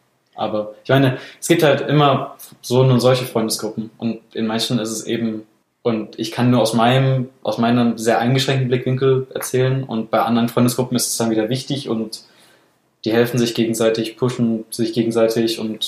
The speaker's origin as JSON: {"language": "German", "region": "Baden-Württemberg", "country": "Germany", "said": "Also wo ich herkomme, in Anführungsstrichen, in Süddeutschland ist es, glaube ich, alles noch etwas langsamer, etwas konservativer."}